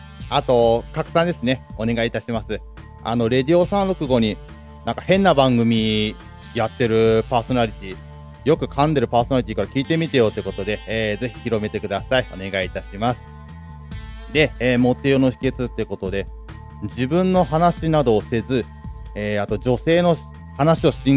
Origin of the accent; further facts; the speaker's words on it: Kashiwa, Chiba, Japan; 私と同じ柏出身の手賀沼淳さん